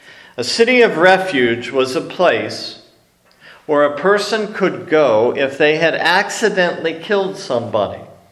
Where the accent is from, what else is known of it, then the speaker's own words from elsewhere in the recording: Erie, Pennsylvania, United States; And here I am from Pennsylvania. I'm from Erie, where my house is 2 miles away from the lake, and you can see the lake from my house.